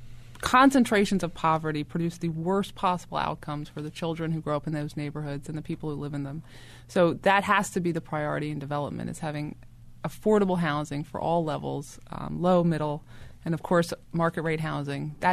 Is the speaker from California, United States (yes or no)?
no; Maryland, United States; I'm from Better Waverly, and there's definitely the feeling in my neighborhood that they are not part of the planning process